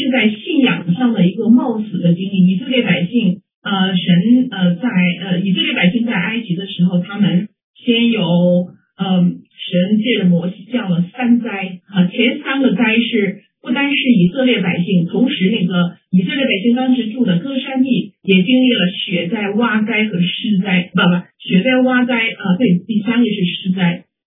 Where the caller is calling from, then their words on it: Dalian, Liaoning, China; 我是大连这边